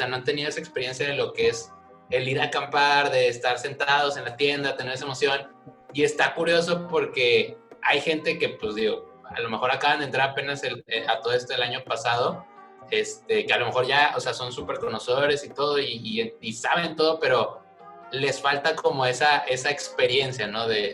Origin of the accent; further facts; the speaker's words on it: Monterrey, Nuevo León, Mexico; nosotros que somos de Monterrey podemos como confirmarlo 100%